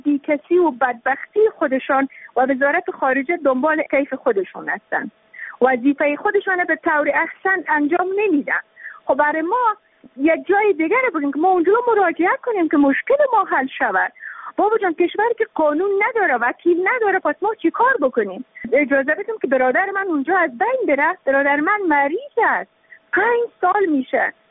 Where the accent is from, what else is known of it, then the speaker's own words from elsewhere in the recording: Afghanistan; ما که تابع افغانستان هستیم، ما که افغان هستیم،